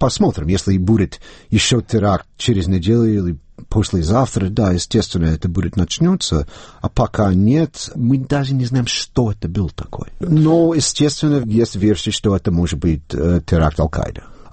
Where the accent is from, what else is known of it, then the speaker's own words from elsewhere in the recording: Connecticut, United States; Russian is a second language; мои родители из Бостона, и я сам из Коннектикута.